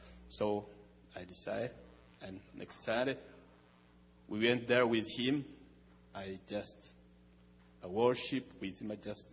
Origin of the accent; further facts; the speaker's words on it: Ethiopia; English is a second language; I'm from Ethiopia. So, I've been born in Christian family. Orthodox Christian in Ethiopia